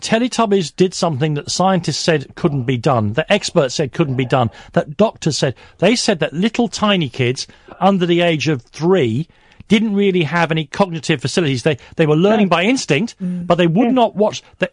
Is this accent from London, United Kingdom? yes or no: yes; London, United Kingdom; accent: London; Those of us who speak with a London accent. Believe me, the Christian Brothers knocked the edge off my accent. I could talk like the people I grew up with if I wanted to.